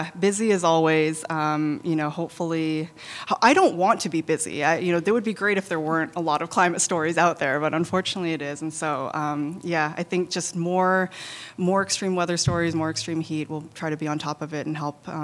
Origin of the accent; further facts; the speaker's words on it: British Columbia, Canada; now in New York, United States; I grew up in British Columbia and was sort of surrounded by trees all my life, and definitely took that for granted when I lived there, and miss it a lot while, living in New York here for almost 15 years.